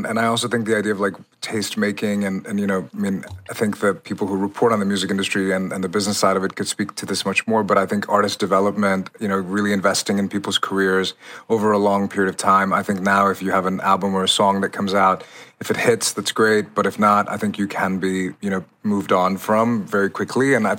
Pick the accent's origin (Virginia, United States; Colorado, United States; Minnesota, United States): Virginia, United States; Richmond; I grew up in Richmond, Virginia, where I listened to country radio.